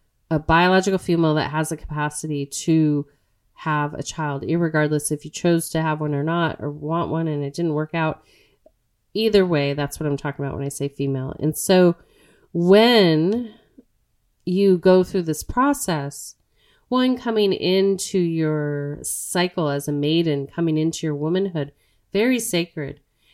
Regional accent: Southwest, United States; was teased greatly with that name growing up in the Southwest.

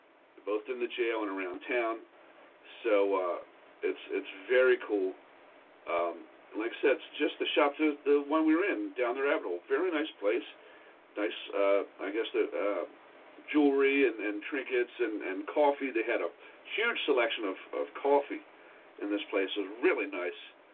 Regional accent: Ireland; I honestly feel terrible as an Irishman myself

